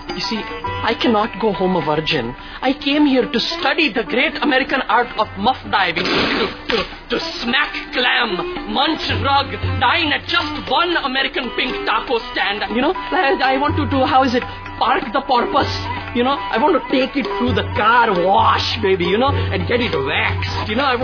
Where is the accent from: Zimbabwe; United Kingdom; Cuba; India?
India; Bangalore, Karnataka; English is a second language; now in United States; I'm an exchange student from Bangalore, India.